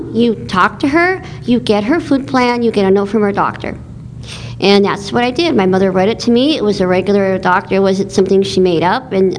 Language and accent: English; Sherman Oaks, California, United States; I'm from Sherman Oaks, California, which is part of Los Angeles.